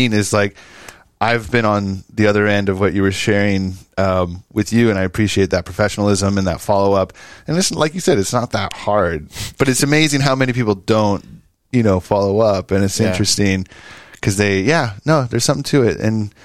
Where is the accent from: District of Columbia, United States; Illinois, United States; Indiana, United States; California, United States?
California, United States; now in Santa Cruz, United States; I grew up in the Sierra Nevada foothills near South Lake Tahoe. So when I came to Santa Cruz, it was like the big city for me.